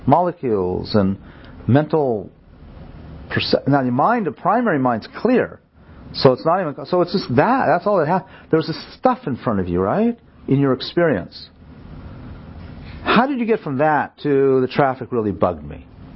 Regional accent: Los Angeles, California, United States; So I'm a lifetime Dodger fan because I grew up outside Los Angeles.

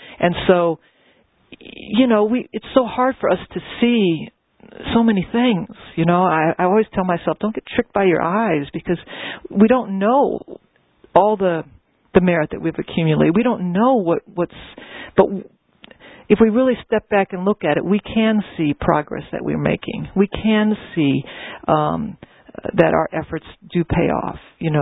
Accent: New Orleans, Louisiana, United States; I'm making plans right now to go visit my hometown, New Orleans, okay?

